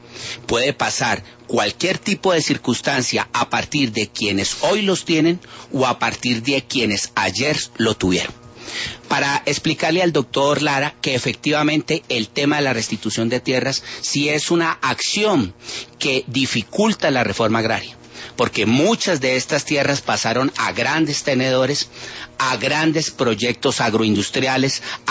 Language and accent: Spanish; Colombia; Nosotros como colombianos